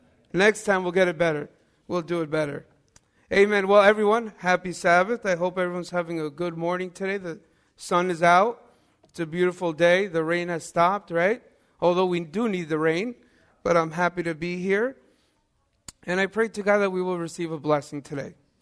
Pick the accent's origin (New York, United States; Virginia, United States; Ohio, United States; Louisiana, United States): New York, United States; Haverstraw; I grew up in Havistraw, about 45 minutes from here.